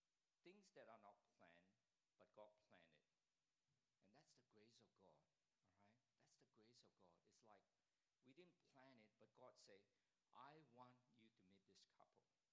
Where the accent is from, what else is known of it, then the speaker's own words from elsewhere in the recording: Australia; One place we went to, they look at each of us, you know, we're from Australia.